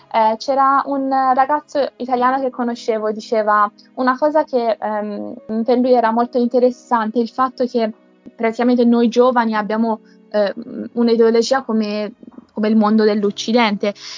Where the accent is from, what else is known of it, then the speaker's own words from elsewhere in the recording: Iran; sono iraniana, però non rappresento il mio governo